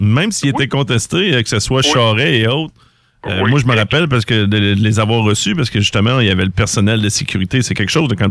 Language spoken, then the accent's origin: French; Quebec, Canada; on est Québécois